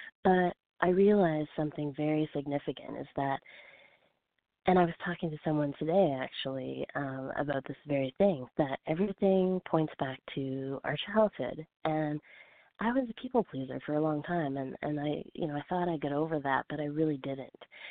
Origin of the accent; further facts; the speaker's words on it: Fredericton, New Brunswick, Canada; also born or lived in Calgary; I'm originally from the East Coast, Fredericton, New Brunswick, but I went to Calgary and stayed there for almost 3 years.